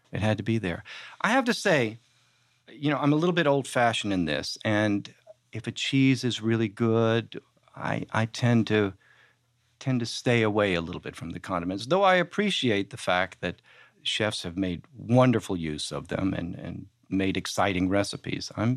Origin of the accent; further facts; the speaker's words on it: New Orleans, Louisiana, United States; also born or lived in Vienna; Growing up in New Orleans, being born in Vienna, being around food, music, and alcohol.